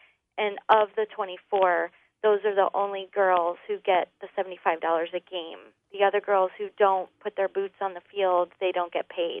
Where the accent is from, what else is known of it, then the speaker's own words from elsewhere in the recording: Kettering, Ohio, United States; also born or lived in Michigan; I grew up initially on Berry Creek in Kettering. And it was just, you know, kind of one of those leave it to beaver type neighborhoods.